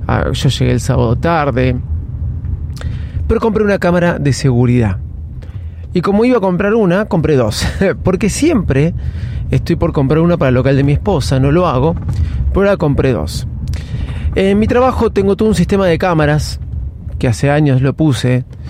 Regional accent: Ramos Mejía, Buenos Aires Province, Argentina; a un hotel acá en Buenos Aires, en la zona de Pilar, yo soy de Ramos

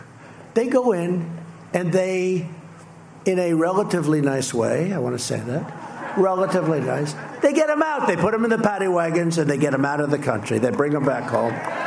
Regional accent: New York, United States; where I grew up near Long Island

